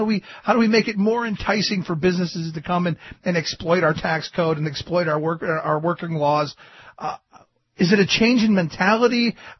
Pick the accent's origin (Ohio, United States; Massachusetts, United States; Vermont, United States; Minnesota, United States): Ohio, United States; Cleveland; Because where I grew up in Cleveland, we had a mayor who became Senator Voinovich.